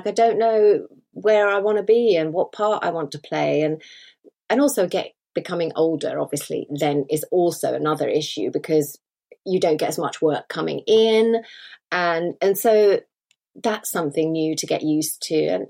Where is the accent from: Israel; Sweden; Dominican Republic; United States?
Sweden; I come from Sweden, a very egalitarian country.